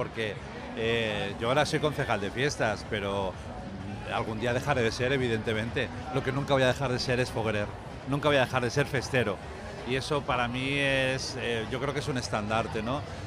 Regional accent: Alicante, Valencian Community, Spain; nos hace sentirnos muy grandes como alicantinos.

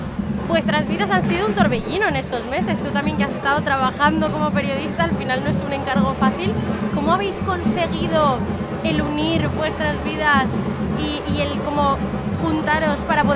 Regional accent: Valencia, Valencian Community, Spain; yo soy de Valencia

